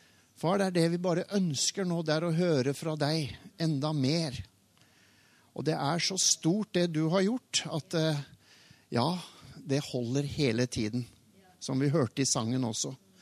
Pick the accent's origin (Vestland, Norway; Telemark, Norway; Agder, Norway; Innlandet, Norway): Telemark, Norway; Porsgrunn; vi har født og oppvokst i Porsgrunn, jeg på vestsiden og hun på østsiden. Hun var ureder og jeg var Porscher.